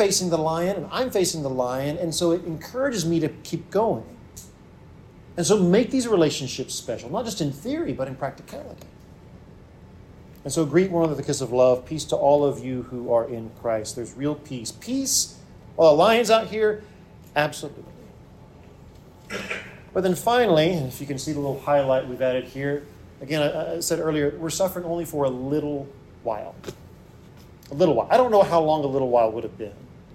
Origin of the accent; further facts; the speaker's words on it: Alabama, United States; I'm from Alabama. My wife is from Oregon.